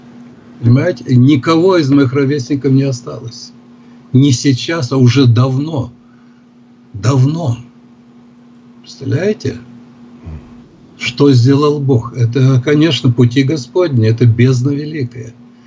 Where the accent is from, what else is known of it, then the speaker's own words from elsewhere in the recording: Ukraine; now in Russia; Я же с Украины приехал, да.